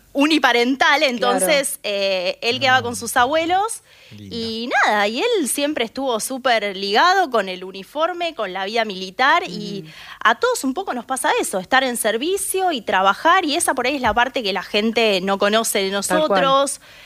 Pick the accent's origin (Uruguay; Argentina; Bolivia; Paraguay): Argentina; me parece que todos como argentinos o como personas pensantes, cada uno hace su propio análisis de lo que escucha